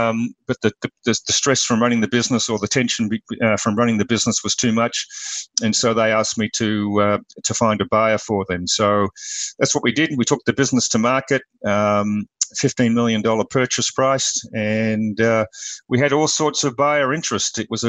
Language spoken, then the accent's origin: English; Australia; accent: Australian; now in United States; I come with an accent from Australia originally. Moved to the US about 30 years ago for a couple of years with my wife and two young kids, and lived in LA. Decided that was a challenge, so we moved back to Australia